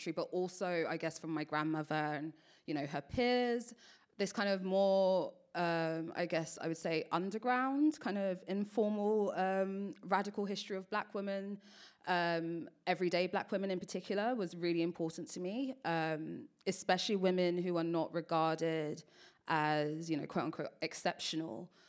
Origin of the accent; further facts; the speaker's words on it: London, United Kingdom; I grew up in South London. Brixton was on my doorstep, and there was this whole kind of like rich tapestry